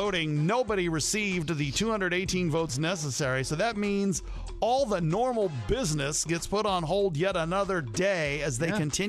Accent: Italy; It's very, very popular, you know, around Greece and, my home country, Italy.

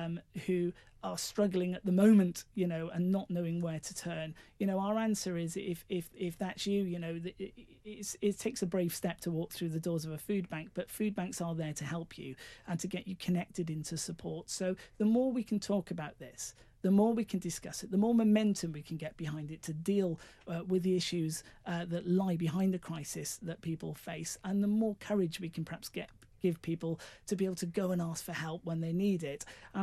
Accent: Wales, United Kingdom; as a Welshman from South Wales

